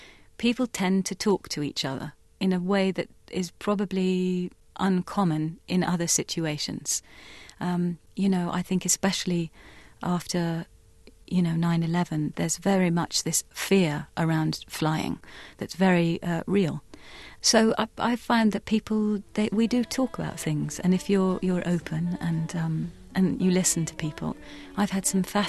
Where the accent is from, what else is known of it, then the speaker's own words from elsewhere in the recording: London, United Kingdom; for an English girl growing up in London